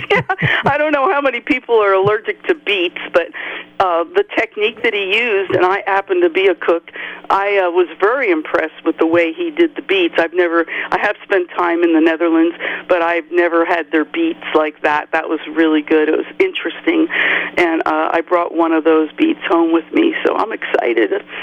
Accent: Philadelphia, Pennsylvania, United States; But personally, I was raised in Philadelphia area, so I did taste everything.

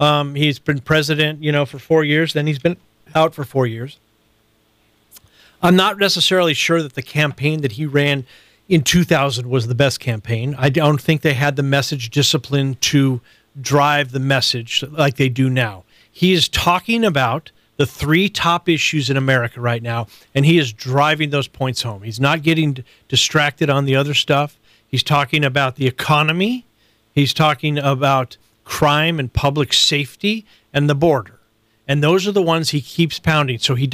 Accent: California, United States; You know, I'm from California

